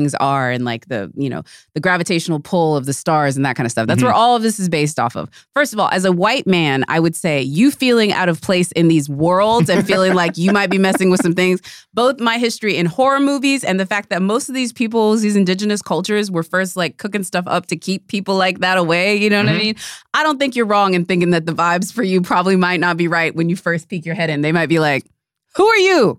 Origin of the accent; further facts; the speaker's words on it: Austin, Texas, United States; and also I came from Austin.